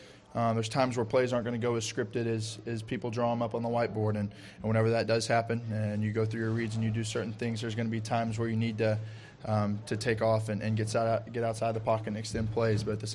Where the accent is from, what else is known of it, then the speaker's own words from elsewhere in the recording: Texas, United States; I mean, I'm a Texas guy, born and raised in Texas. I've never really left the state